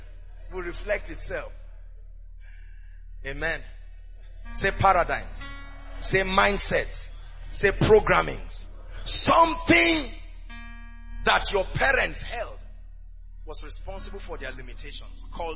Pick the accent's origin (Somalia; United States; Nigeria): Nigeria; I grew up in Nigeria, and there is a way.